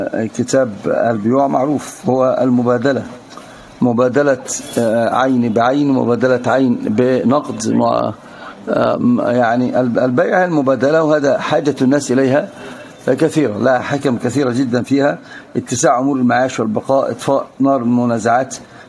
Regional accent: Egypt; انا عندنا في مصر اقول لك واجبه ببلاش

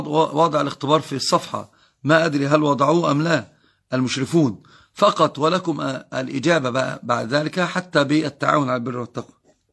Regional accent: Algeria; هل يجوز لها أن تواصل في الجنائز عندنا في الجزائر

